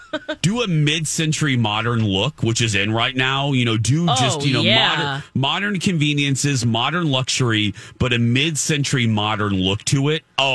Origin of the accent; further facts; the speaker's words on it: Michigan City, Indiana, United States; he had never been to my hometown, which is Michigan City, Indiana, right there on Lake Michigan near Chicago.